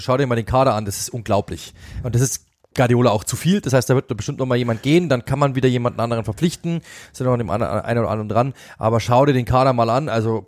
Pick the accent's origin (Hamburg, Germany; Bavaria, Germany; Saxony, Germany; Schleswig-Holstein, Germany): Bavaria, Germany; Also das ist schon ein Hallo-Dreh, wie man bei uns in Bayern sagt.